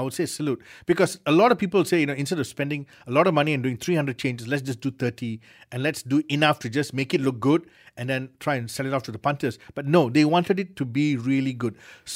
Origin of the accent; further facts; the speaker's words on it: Malaysia; I'm Malaysian and I love being Malaysian.